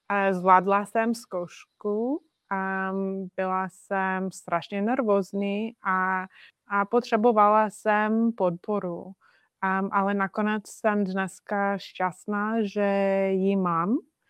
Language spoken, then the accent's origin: Czech; Maine, United States; Czech is a second language; moved away as an adult; now in Czech Republic; Přišla jsem do Česka z USA. To bylo už dávno, asi 16 let zpátky a bydlela jsem v USA v Maine, nedaleko od Kanady.